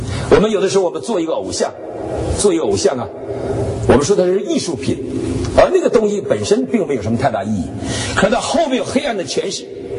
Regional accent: Northeast China, China; 有的，有的，我们东北人都知道的。

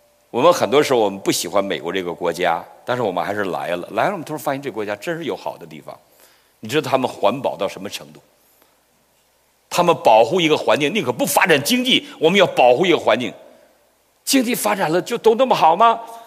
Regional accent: Northeast China, China; 这浙江我觉得比我们东北人会教导

